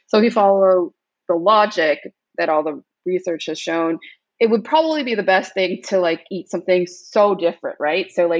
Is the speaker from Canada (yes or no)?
yes; Canada; so I'm Canadian, but it's been, but I've been here through the election cycle.